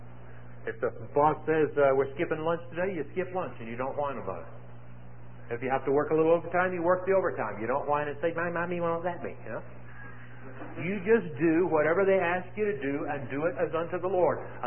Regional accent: Missouri, United States; I'm from Missouri, you know, show me state kind of a thing.

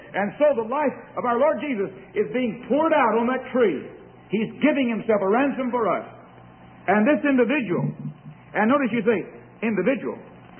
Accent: Texas, United States; born there; And I didn't come from Missouri either. I was born in the Red River Valley of Texas.

